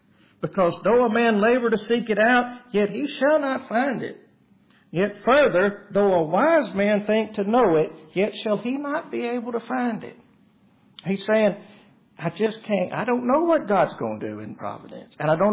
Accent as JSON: {"language": "English", "region": "the South", "country": "United States", "tie": "born or raised there", "said": "It just was very common when I was growing up in the South."}